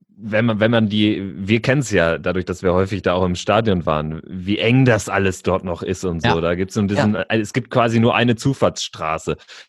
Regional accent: North Rhine-Westphalia, Germany; ich komme auch aus Westfalen

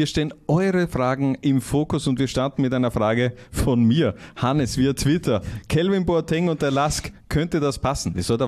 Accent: Miesenbach, Austria; Ja, generell, da wo ich herkomme, gibt es nur Pensionisten.

